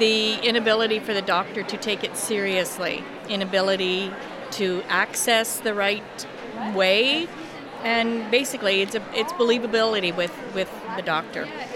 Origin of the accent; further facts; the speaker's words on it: Quebec, Canada; I'm from Western Quebec.